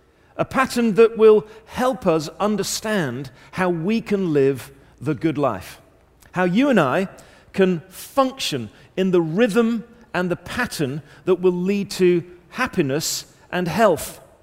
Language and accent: English; England, United Kingdom; as always, being slightly English